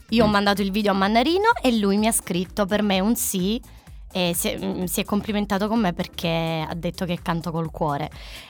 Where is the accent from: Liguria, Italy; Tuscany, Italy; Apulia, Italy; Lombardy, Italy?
Apulia, Italy; Io sono pugliese